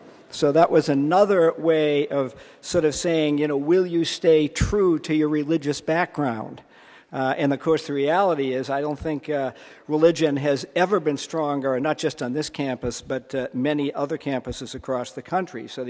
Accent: Boston, Massachusetts, United States; I'm also a Bostonian, so I can tell you how to pronounce Harvard or Harvard.

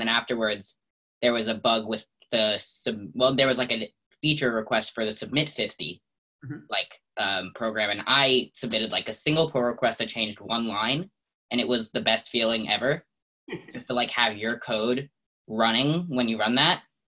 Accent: New York City, New York, United States; Hi, I'm from New York City as well.

